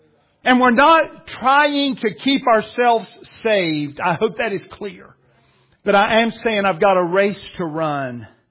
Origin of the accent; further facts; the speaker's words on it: United States; Obviously, as an American, if we ever get somebody closing in on a triple crown, I'll give it about that much attention